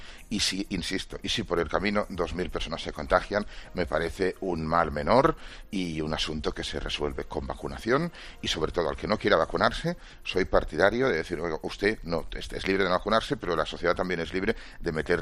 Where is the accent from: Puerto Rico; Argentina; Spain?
Spain; Catalonia; yo soy catalán